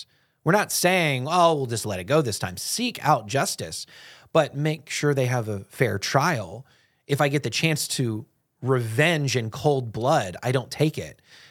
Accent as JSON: {"language": "English", "country": "United States", "said": "And as an American, I'm like singing"}